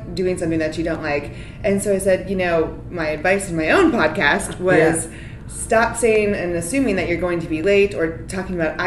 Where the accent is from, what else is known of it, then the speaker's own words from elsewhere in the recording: Pittsburgh, Pennsylvania, United States; now in Texas, United States; Well, I'm from Pittsburgh and they say yins, and that's just no one's trying to say that, so I've never said that, but I have adapted the y'all mentality.